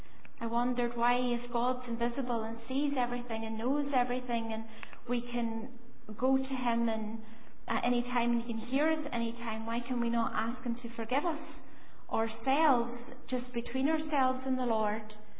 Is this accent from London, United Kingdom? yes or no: no; Ballymena, Northern Ireland, United Kingdom; and I had seen open-air preaching many times whenever I was growing up in Ballymena.